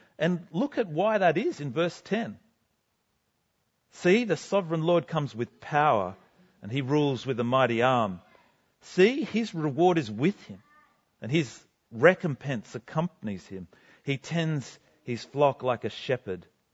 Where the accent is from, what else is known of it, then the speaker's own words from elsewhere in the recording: Kiama, New South Wales, Australia; Now, growing up in Kiama, where I grew up, I've got to admit, I didn't really get this metaphor.